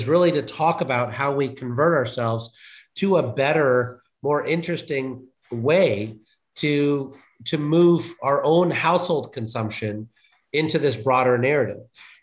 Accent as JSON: {"language": "English", "region": "Illinois", "country": "United States", "tie": "born or raised there", "said": "I absolutely loved growing up in Illinois and going to school at the University of Illinois"}